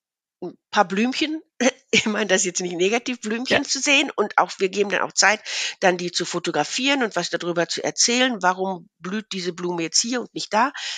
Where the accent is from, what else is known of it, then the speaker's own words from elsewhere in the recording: North Rhine-Westphalia, Germany; lebe ja nicht an der Küste hier im Münsterland, ist ja schön Inland und was ich nie früher und also von meinem aufgewachsen bin ich im Ruhrgebiet, also für mich war das Meer nicht Teil meines Lebens.